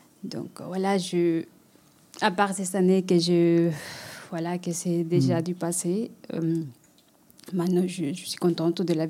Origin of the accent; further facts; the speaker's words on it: Bolivia; French is a second language; moved away as an adult; now in Geneva, Switzerland; Alors moi, je viens de la Bolivie. Et puis ça fait 17 ans que je suis là. Donc voilà, j'ai arrivé en 2008, j'ai arrivé à Genève